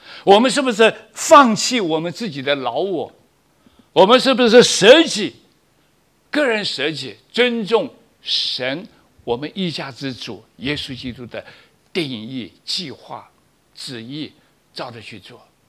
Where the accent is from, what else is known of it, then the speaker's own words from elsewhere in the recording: China; 我是古典的老古董中国人，我还在学习。虽然在欧洲待了快十年，在美国六年的那种熏陶